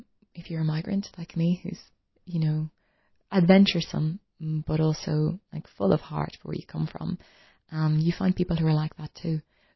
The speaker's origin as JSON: {"language": "English", "country": "Ireland", "said": "living an experience in one country over my home country, Ireland"}